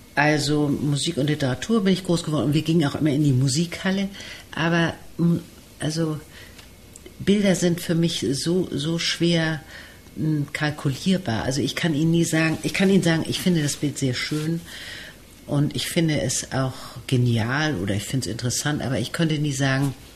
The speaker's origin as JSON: {"language": "German", "town": "Blankenese", "region": "Hamburg", "country": "Germany", "tie": "born or raised there", "said": "Ich bin in Blankenese groß geworden."}